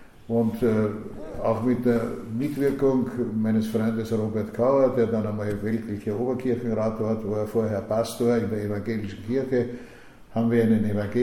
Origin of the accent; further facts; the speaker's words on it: Vienna, Austria; Ich bin in der Pfarre Lichtental groß geworden